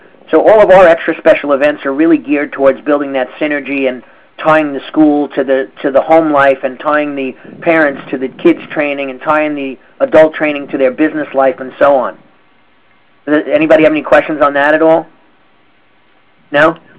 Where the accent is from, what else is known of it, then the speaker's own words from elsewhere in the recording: New York, United States; I'm from Long Island, New York. I own Long Island Ninjutsu Centers.